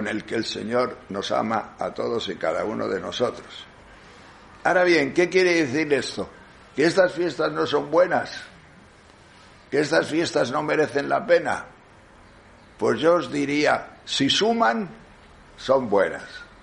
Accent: Tejerina, Castile and León, Spain; Yo no he perdido el cariño de pequeño que tenía a esta fiesta, que en mi pueblo Tejerina siempre se ha celebrado con mucha fuerza. Un pueblo pequeño

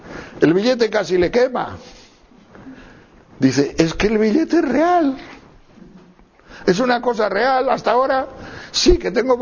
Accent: Tejerina, Castile and León, Spain; yo soy de Tejerina, provincia de León, y en mi pueblo hay muchas cuadras, tantas como casa.

